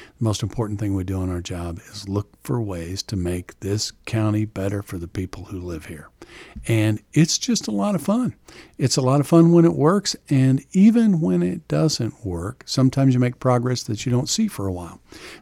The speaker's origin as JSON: {"language": "English", "town": "Farber", "region": "Missouri", "country": "United States", "tie": "born or raised there", "said": "So I went to school in Farber, grade school in Farber, and then went to high school at Van Far. So graduated from Van Far in 1981."}